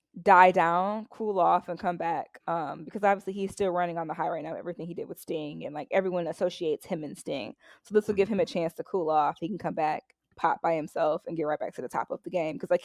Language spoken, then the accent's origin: English; Michigan, United States; I know we're from Michigan, so, like, we naturally hate Ohio.